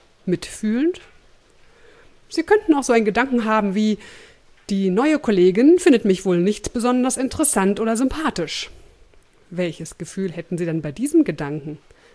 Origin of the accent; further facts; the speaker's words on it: Berlin, Germany; bevor ich morgen schon wieder losfahre in meine alte Heimat Berlin